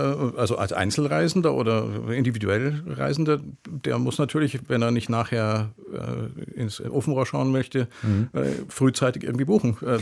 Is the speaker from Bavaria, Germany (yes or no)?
yes; Bavaria, Germany; Ich komme aus Bayern. Meine Mutter, meine Schwiegermutter leben beide im Raum München-Rosenheim.